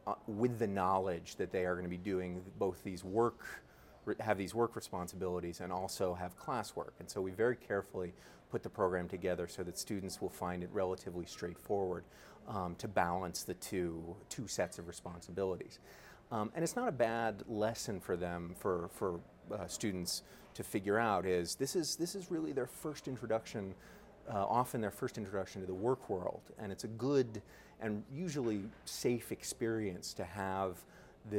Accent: Ithaca, New York, United States; also born or lived in Boston / San Francisco; I mean, you know, I grew up in Ithaca. I'm a Cornell alum myself. I've lived in New York. I've lived in Boston. I've lived in San Francisco.

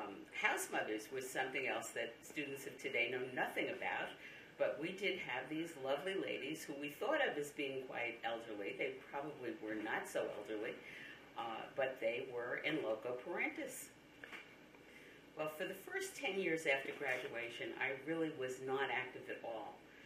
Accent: New York City, New York, United States; I grew up in the Bronx, New York, in a small, very ethnic community.

